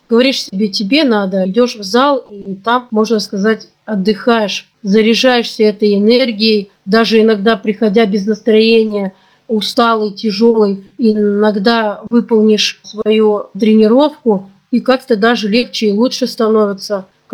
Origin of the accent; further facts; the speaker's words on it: Norilsk, Krasnoyarsk Krai, Russia; Я родилась в Красноярском крае, в городе Норильске. Норильск относится к Таймырскому полуострову. Это суровый город, где у нас 9 месяцев зима, все остальное – лето, весна и осень. Там я и в садик ходила, училась в школе.